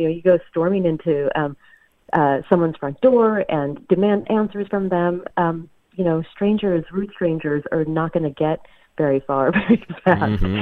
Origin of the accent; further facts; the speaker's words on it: the South, United States; You know, I grew up in the South